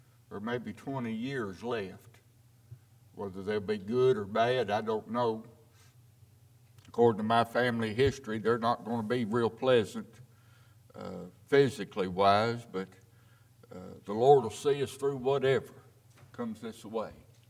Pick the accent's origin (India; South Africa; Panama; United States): United States; Louisville, Kentucky; I grew up in Louisville and was a member of Becker Drive.